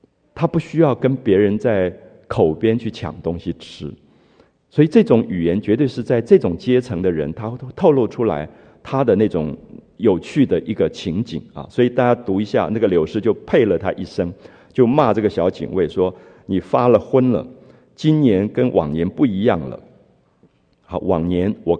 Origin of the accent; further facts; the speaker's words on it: Taiwan; 比如说我记得我的童年在台湾，有些社区，比如说我最早记得的那个社区，不是每一家都有自来水